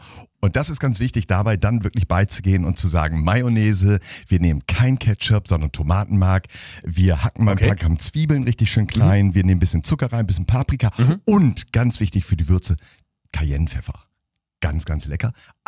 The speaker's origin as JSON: {"language": "German", "town": "San Diego", "region": "California", "country": "United States", "tie": "born or raised there", "said": "ich bin in America groß geworden. Also ich war tatsächlich, über 5 Jahre habe ich in Südkalifornien, in California gelebt, in San Diego, California."}